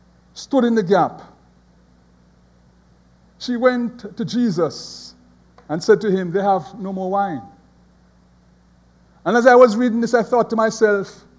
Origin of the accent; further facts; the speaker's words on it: Jamaica; moved away as an adult; now in United States; Of course, I was there from Jamaica